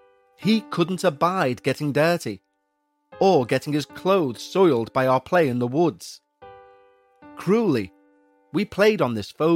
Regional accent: New Jersey, United States; born there; I was born in Sussex County, New Jersey, near the backwater of Swan Lake.

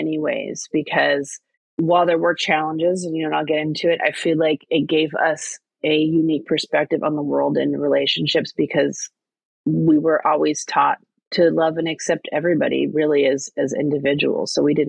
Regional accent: New York, United States; I was born in New York, and I was raised by my two dads and my mom all in one household in the 1980s.

